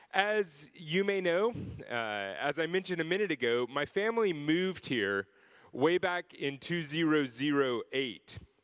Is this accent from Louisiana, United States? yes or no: no; Texas, United States; now in Malaysia; I'm from Texas, and so I'm okay with hot weather, right?